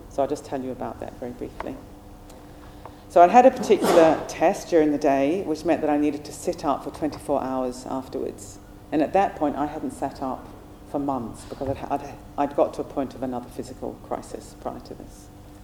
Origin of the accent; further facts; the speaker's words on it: New Zealand; So I was brought up in New Zealand. I was very sporty, very outdoorsy, did a lot of mountain climbing